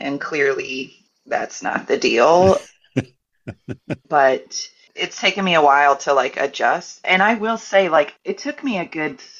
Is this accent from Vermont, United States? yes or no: no; Tennessee, United States; also born or lived in New Hampshire; now in Minneapolis, United States; I was born in New Hampshire, but raised in Tennessee. And I moved to Minneapolis almost 20 years ago. I was living in Knoxville, Tennessee at the time.